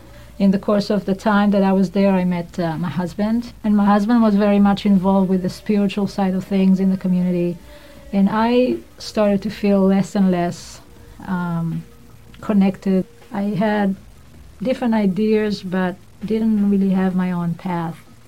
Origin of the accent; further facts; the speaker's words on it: Israel; I grew up in Israel, secular family.